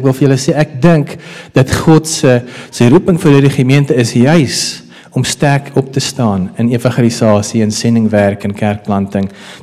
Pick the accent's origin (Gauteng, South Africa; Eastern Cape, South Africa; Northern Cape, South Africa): Gauteng, South Africa; Randburg; also born or lived in Bloemfontein; Ek is gebore in Bloemfontein, maar groot geword in Randburg en daar het ek wedergebore geraak. Op 7 februari 1992